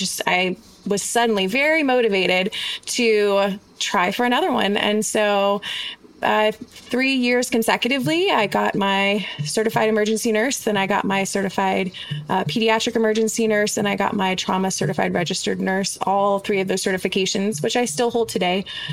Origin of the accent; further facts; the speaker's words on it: Baton Rouge, Louisiana, United States; And when I moved to my hometown now, which is Baton Rouge, I started working in a new hospital.